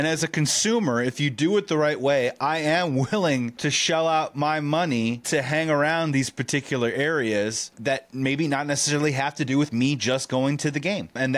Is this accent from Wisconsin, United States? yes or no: no; Chicago, Illinois, United States; like as a Chicagoan, like, I'm with you, man. I mean, I grew up with the Taco Bell and the 7-Eleven, and my buddies running the merch stand around Wrigley